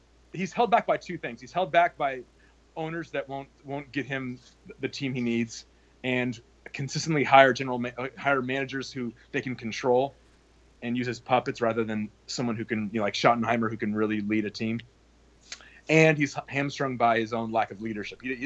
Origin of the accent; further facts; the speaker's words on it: San Diego, California, United States; now in Los Angeles, United States; Oh, well, Padres. I grew up in San Diego.